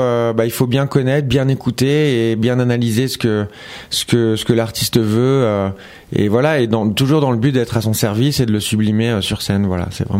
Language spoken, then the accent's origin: French; France; je chante en français parce que bah voilà, je suis français, je suis fier de mes origines